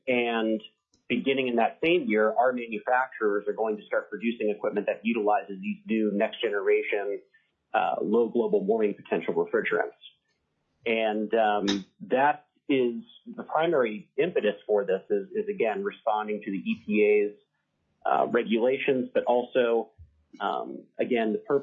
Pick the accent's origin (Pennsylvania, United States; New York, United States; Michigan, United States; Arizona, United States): Pennsylvania, United States; So I know in my home state here in Pennsylvania, we just adopted the 2018 ICC code standards last year.